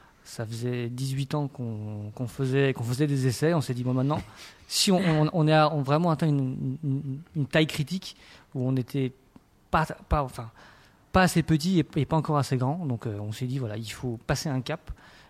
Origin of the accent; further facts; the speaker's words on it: Auvergne-Rhône-Alpes, France; Je suis savoyard